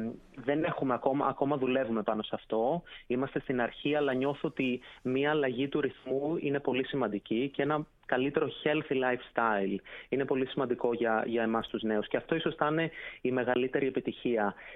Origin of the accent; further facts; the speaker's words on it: Ilektra, Peloponnese, Greece; περνάω αρκετό χρόνο στο χωριό μου στην Άνω Μεσσηνία, στην Ηλέκτρα. Και σύντομα ελπίζω κιόλας με τη σύντροφό μου να μετακομίσουμε πιο κοντά εκεί πέρα, ίσως στην Καλαμάτα, όχι στο χωριό, γιατί είναι ένα πολύ μικρό χωριό με όχι πολλούς κατοίκους.